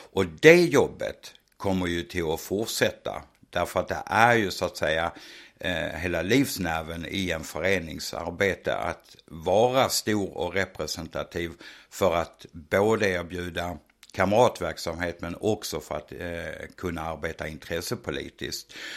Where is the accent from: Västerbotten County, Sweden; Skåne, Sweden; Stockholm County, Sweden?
Skåne, Sweden; Lund; Det stämmer. Jag kommer från Lund. Nej, jag har bott i stort sett över hela Sverige.